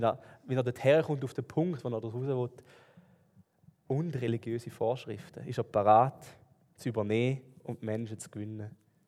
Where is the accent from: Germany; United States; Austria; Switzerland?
Switzerland; obwohl ich jetzt hier als Schweizer in der Schweiz lebe.